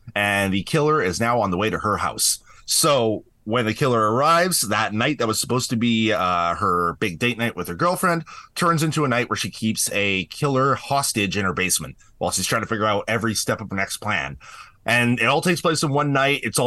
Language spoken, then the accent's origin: English; Mission, British Columbia, Canada; Yeah, I went to the same high school. a number of years apart. But so I grew up in Mission.